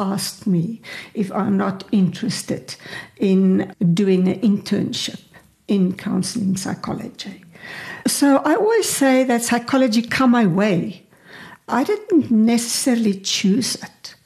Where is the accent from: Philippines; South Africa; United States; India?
South Africa; Free State; I grew up in the Free State on a farm, and then I studied at the Free State University, but I studied music.